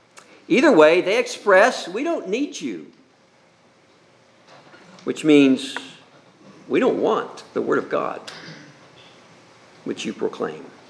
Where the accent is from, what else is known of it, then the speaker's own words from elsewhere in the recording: Midwest, United States; I grew up in the Midwest, Central Time, and there used to be a PSA, public service announcement, that would come on the television set right when the news was starting